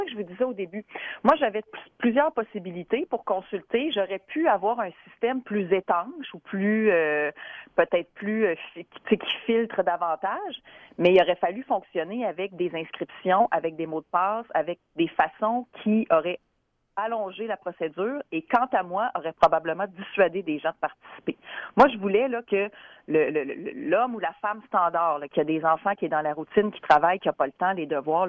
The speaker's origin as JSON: {"language": "French", "region": "Quebec", "country": "Canada", "said": "qui va être en fonction ici chez nous au Québec."}